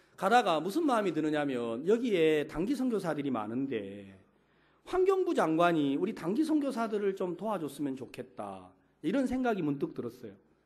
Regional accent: South Korea; now in Paraguay; 저는 한국에서 왔습니다.

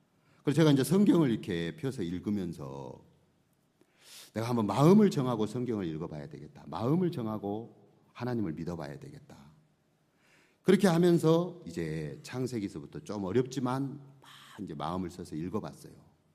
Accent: Gwangju, South Korea; 제 고향이 전라남도 광주예요.

